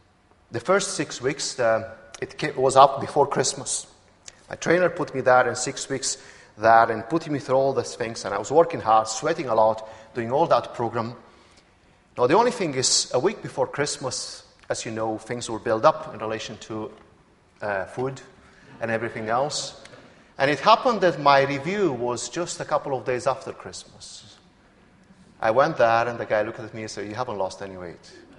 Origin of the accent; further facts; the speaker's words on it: Romania; moved away; When I came from Romania over 16 years ago, I made a promise to God and I stood before God